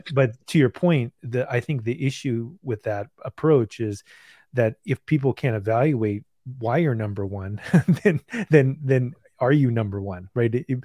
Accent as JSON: {"language": "English", "country": "United States", "said": "And the in as an American, there is this every country's got their annoyances"}